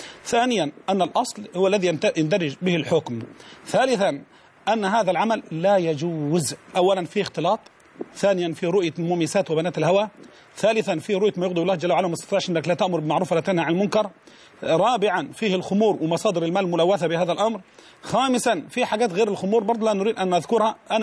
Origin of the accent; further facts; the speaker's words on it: Egypt; وأن يحفظ بلدنا مصر